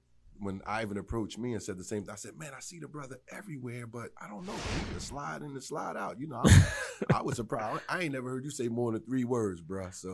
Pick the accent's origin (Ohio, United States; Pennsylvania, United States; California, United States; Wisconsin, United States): Pennsylvania, United States; Philadelphia; now in Delaware, United States; I'm born and raised in Philly. Went to South Philly High School.